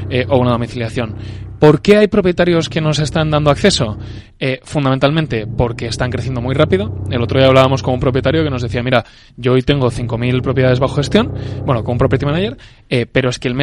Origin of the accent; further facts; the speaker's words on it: Oviedo, Asturias, Spain; moved away; sabes que soy de Oviedo. Cuando vine aquí a estudiar hace 11 años